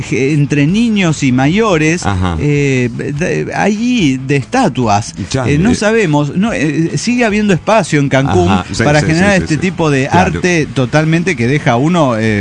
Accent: Avellaneda, Santa Fe, Argentina; de Avellaneda, Santa Fe.

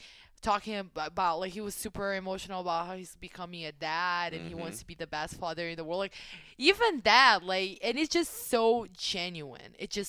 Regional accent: Brasilia, Federal District, Brazil; Like, we're from Brasilia, both of us.

